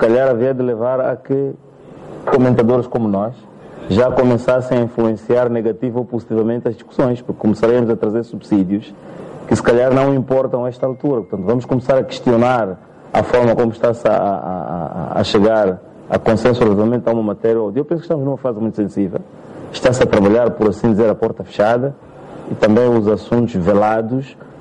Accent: Mozambique; E nós, como moçambicanos, sedentes da paz

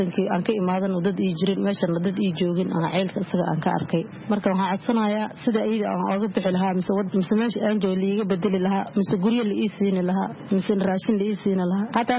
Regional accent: Kismayo, Lower Juba, Somalia; born there; Waxaan ku dhashay Kismaayo, ka xagga meel baadiya aan ku dhashay.

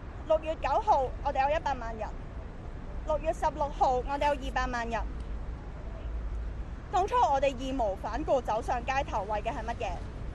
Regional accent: Hong Kong; 我们香港人是会继续用人数和中共和港共政府以及向全世界表明，香港人坚持五大诉求缺一不可。

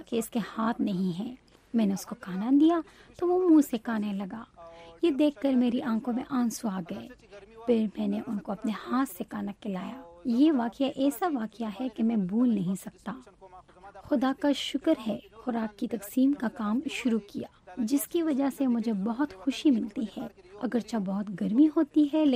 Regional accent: Peshawar, Khyber Pakhtunkhwa, Pakistan; میں پشاور کا رہنے والا ہوں.

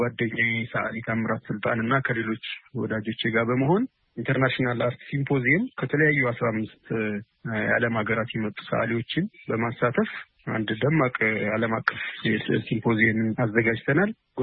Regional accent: Dessie, Amhara, Ethiopia; born there; የተወለድኩት በደሴ ከተማ ነው።

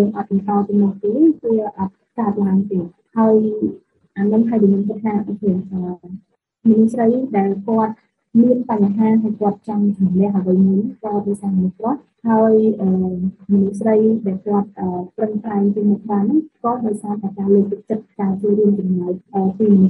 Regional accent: Battambang, Cambodia; now in Phnom Penh, Cambodia; ដោយសារតែខ្ញុំជាអ្នកបាត់ដំបងជាអ្នកសុខបាត់ដំបងហើយខ្ញុំរស់នៅភ្នំពេញ

